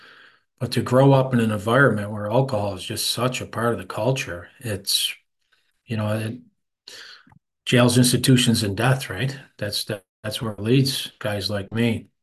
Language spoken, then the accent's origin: English; Buffalo, New York, United States; I don't know exactly when my first drink was because I grew up, like Jimmy said, we grew up in South Buffalo